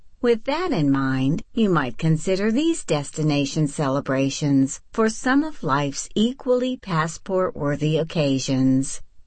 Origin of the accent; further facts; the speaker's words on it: Texas, United States; also born or lived in Massachusetts; I was a volunteer for Audio Journal when I lived in Massachusetts. I've since moved back to my home state of Texas